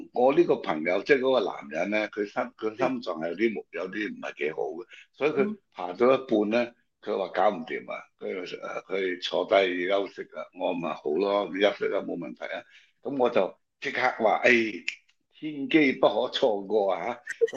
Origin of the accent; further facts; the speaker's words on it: Hong Kong; 我哋香港人讲咩？